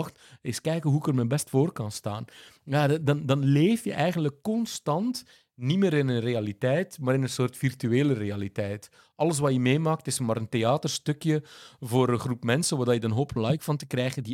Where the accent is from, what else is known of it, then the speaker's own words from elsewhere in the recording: Amsterdam, North Holland, Netherlands; jij bent een Rotterdammer, ik ben Amsterdammer.